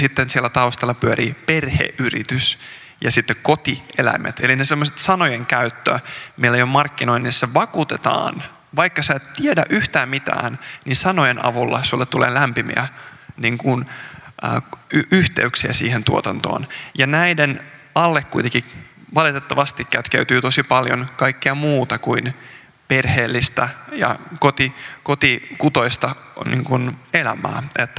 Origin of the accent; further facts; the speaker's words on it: South Karelia, Finland; mä kasvoin Etelä-Karjalassa Saimaan ympäröimänä ja kalastin.